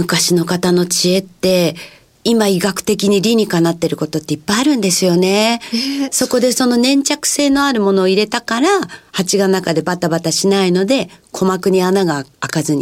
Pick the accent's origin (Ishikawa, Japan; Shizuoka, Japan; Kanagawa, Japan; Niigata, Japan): Kanagawa, Japan; Yokohama; 地元の横浜で開業したりっていう感じで今に至ります。